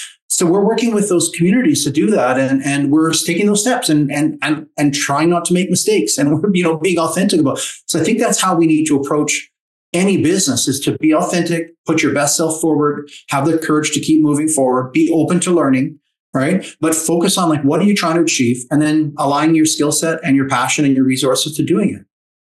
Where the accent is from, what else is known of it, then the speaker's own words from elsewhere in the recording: Canada; as a Canadian